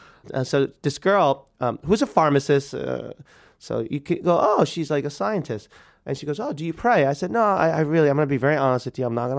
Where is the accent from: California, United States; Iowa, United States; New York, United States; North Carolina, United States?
New York, United States; And like, I'm like from New York. I'm like dying here.